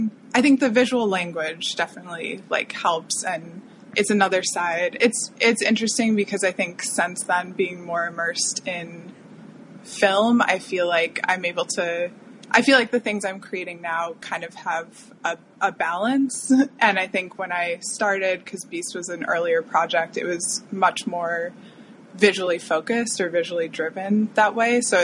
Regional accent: Midwest, United States; I grew up in the Midwest and movies were not like a big thing for me

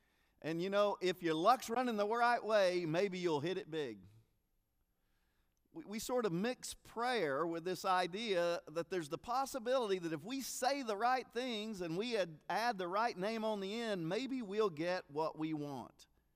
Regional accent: Kentucky, United States; As a young boy growing up in Kentucky, at least during basketball season, I prayed a couple of times a week for the Kentucky Wildcats to win.

